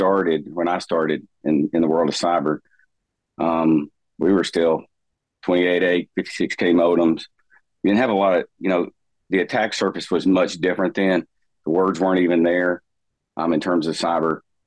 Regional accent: Alabama, United States; growing up in North Alabama, really the sectors in North Alabama for professional career development are defense or critical infrastructure

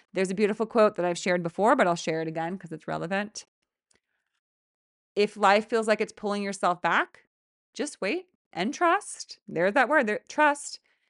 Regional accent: California, United States; I'm from California. You get like these big, thick trunks, but everything in northern or in upstate New York just feels like these like skinny, tall trees.

